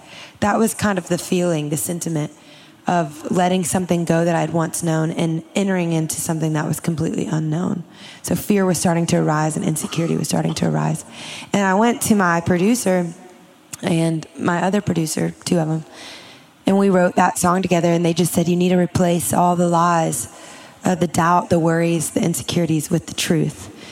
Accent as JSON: {"language": "English", "region": "Louisiana", "country": "United States", "said": "I'm from Louisiana. I'm like a swamp girl."}